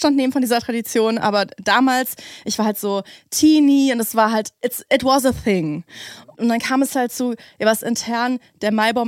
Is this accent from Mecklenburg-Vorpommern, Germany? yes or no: no; North Rhine-Westphalia, Germany; Also das ist so ein Riesending gewesen, vor allem so in meiner Jugend im Kölner Umland.